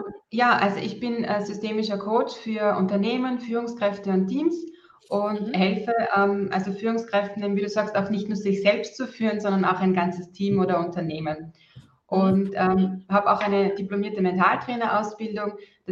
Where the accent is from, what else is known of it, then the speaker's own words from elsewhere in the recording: Austria; Also ich komme aus Österreich, genau. Das hört man wahrscheinlich eher an der Sprache.